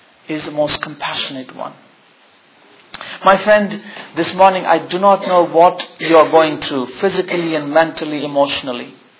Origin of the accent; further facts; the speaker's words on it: India; English is a second language; I come from India, where Hinduism is a majority of people are Hindus.